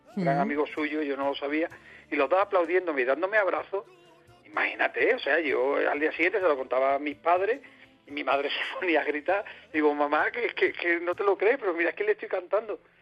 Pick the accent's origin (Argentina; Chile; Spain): Spain; Jerez, Andalusia; mañana que me llamen para irme otra vez para Jerez, a mi tierra